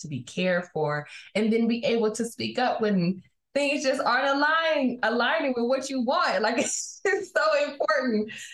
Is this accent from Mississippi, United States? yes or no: yes; Jackson, Mississippi, United States; I'm from Mississippi. I was raised in Jackson.